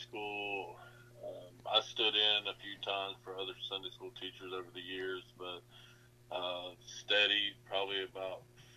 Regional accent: Connersville, Indiana, United States; I'm from Connersville, Indiana.

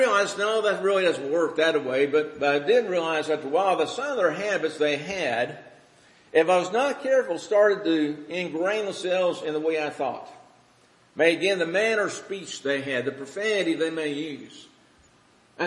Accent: Kentucky, United States; I grew up in Kentucky, that my grandpa grew tobacco, my dad grew tobacco, I worked in tobacco

